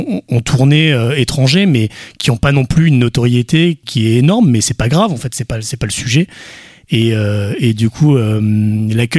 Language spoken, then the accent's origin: French; Auvergne-Rhône-Alpes, France; now in Nantes, France; je viens plutôt de Rhône-Alpes au départ.